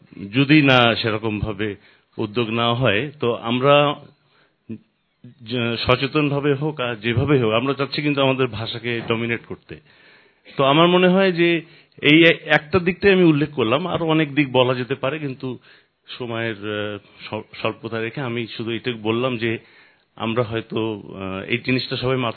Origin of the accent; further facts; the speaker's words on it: Bangladesh; তো আমরা বাংলাদেশি, বিশেষ করে আমি এবং আমার মতন যারা আমরা মনে করি যে বাংলাদেশ 2050 না হলে 2070 সালে যে হয়তো বিশ্ব শক্তিতে পরিণত হতে পারে